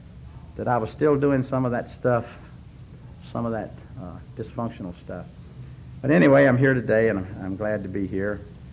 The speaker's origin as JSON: {"language": "English", "region": "North Carolina", "country": "United States", "tie": "born there", "said": "I was born in North Carolina, and I don't know."}